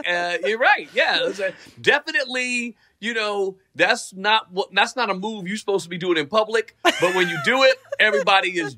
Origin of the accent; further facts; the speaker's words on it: Riverdale, New York, United States; like I grew up in Riverdale, right? So Riverdale is, you know, somewhat integrated, but it was when I was a kid, it was mostly a white neighborhood.